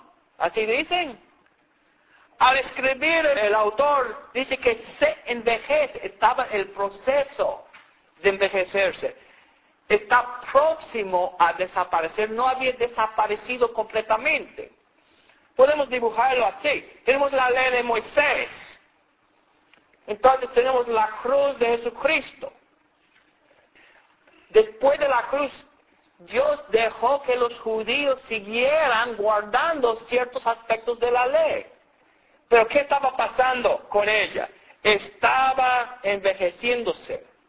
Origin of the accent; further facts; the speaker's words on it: Alabama, United States; Y donde me crié allá en Alabama, todas las mesas para la cena tenían eso en frente.